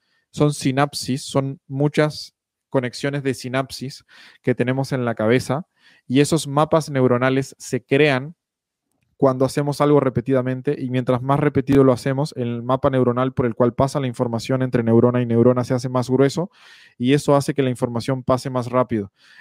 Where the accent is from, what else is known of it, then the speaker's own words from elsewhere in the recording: Uruguay; accent: Uruguayan; now in Mexico; Te juro que he hecho esfuerzos extremos por mantener mi acento uruguayo y se me ha complicado. O sea, bueno, está fuera de mi control. Ya llevo 2 años viviendo en México y se me hace muy difícil mantener el acento uruguayo.